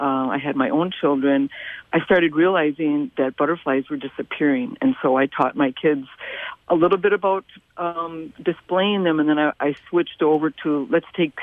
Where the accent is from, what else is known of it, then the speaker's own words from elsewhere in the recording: Waukesha, Wisconsin, United States; No. I grew up in Waukesha, Wisconsin, and okay. So that's where I was doing that. And I spent a lot of years, I grew up in a family of 8 children, and nature was my thing.